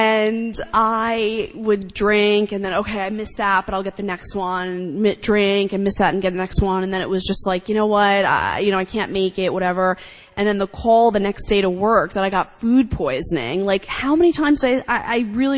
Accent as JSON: {"language": "English", "town": "Long Island", "region": "New York", "country": "United States", "tie": "born or raised there", "said": "I grew up on Long Island, and I go to visit my parents"}